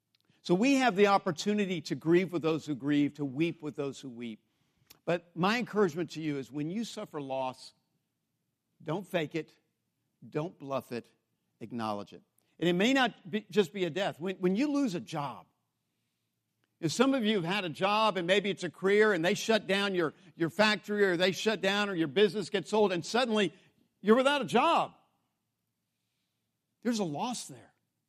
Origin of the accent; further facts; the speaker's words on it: United States; And as an American, I have been taught not to give in to these emotions.